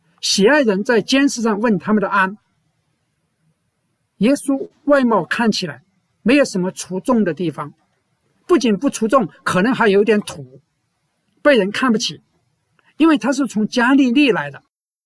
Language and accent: Chinese; China; 比如我们中国人刚刚过完了春节、元宵节，这是我们中国的传统节日。